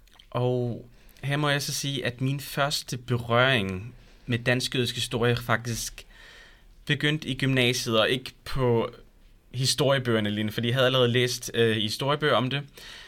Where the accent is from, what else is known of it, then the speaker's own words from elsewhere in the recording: Zealand, Denmark; Husk, jeg voksede op på Lolland og gik på Maribo Gymnasium.